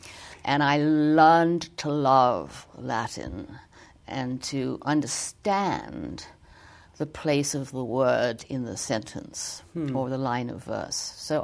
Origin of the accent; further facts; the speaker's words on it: South East England, United Kingdom; I was born in England, raised in the home counties, horse country, refused to ride.